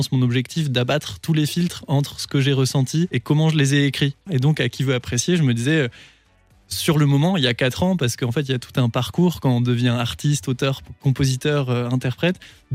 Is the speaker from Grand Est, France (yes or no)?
yes; Strasbourg, Grand Est, France; Je suis originaire de Strasbourg, les rues que je connais si bien, tous les souvenirs et tout.